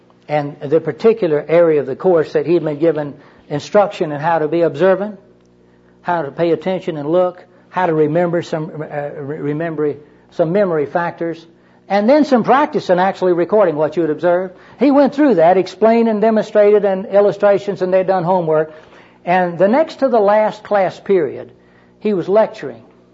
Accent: Maine, United States; Even if I'd have told you I'm from Maine, would you have believed that?

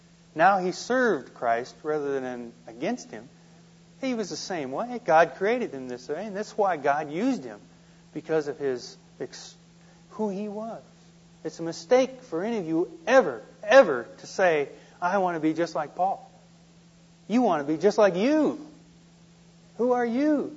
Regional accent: Midwest, United States; I grew up in the Midwest. Went to the University of Iowa.

